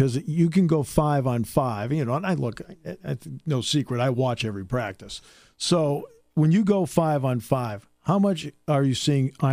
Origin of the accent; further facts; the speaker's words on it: New England, United States; since I grew up in New England, I'm the one person in the program that can pronounce Haverhill